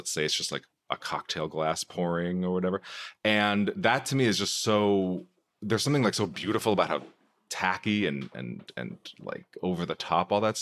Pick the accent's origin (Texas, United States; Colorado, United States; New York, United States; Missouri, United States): New York, United States; New York City; I grew up in New York, and it was kind of like exiting the battle days. And I remember I would like take a cab from Penn Station to my house, like to like Upper West Side